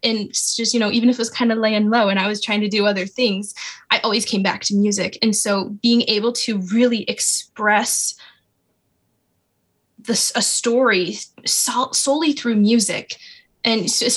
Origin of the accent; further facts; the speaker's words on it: Florida, United States; My family, we're from Florida in kind of the country. My family's always been kind of country.